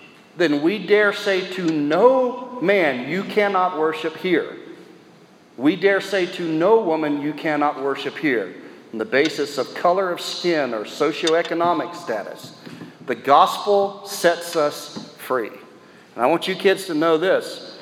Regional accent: the South, United States; born there; and I was born in the South and loved the South

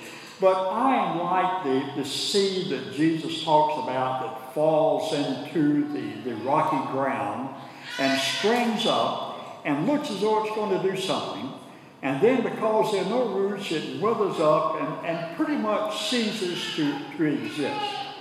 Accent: Sumter, South Carolina, United States; Lyman's father. … Lyman's mother. We're from Sumter, South Carolina.

